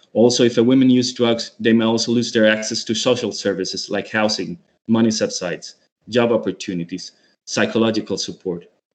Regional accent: Costa Rica; I'm from Costa Rica in Central America

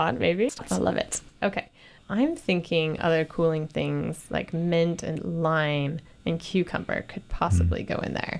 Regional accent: England, United Kingdom; And I grew up in England too, and we did this.

